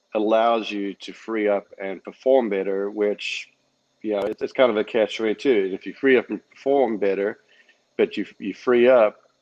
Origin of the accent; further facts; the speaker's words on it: South Africa; now in United States; when I grew up in South Africa, the education system was unparalleled.